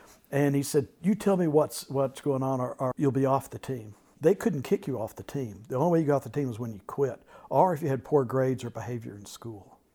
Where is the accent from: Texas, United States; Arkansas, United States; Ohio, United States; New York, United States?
Texas, United States; Abilene; I grew up in Abilene, Texas, which has to be one of the capitals of hypocrisy in the known universe.